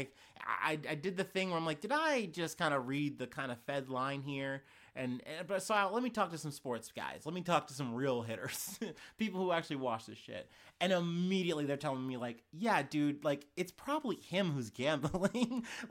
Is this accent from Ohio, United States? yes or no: yes; Ohio, United States; because, you know, I'm from Ohio, so that's a very touchy subject.